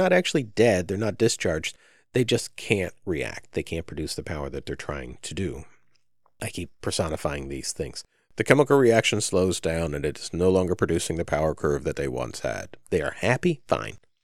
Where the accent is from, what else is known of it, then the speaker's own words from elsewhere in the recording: New York, United States; Now, I'm a transplant from Central New York, and New York generally meant that winter, a very large percentage of winter days were overcast all the time.